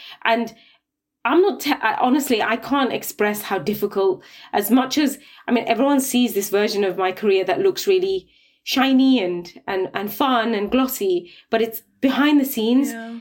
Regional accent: Luton, East of England, United Kingdom; born there; Luton. I was born in Luton. Where do I go?

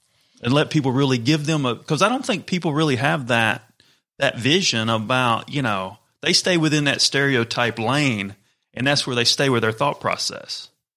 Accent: the South, United States; I grew up in the South, but I was the hillbilly in New York City.

